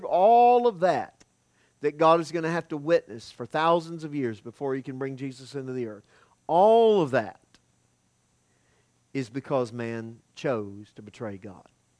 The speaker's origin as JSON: {"language": "English", "region": "Florida", "country": "United States", "said": "I'm from Florida. We've got some banana trees."}